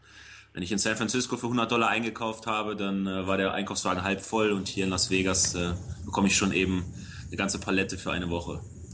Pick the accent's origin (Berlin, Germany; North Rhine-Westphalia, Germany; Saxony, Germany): North Rhine-Westphalia, Germany; also born or lived in southern Germany; Ich bin allerdings mit einem Jahr, glaube ich, ja, ich glaube, ich war ein Jahr alt, bin ich nach Westdeutschland gezogen, bin eigentlich ein Kind des Ruhrgebiets. Und es ist halt nur steht nur auf meiner Geburtsurkunde, sonst habe ich mit dem Süden nichts zu tun.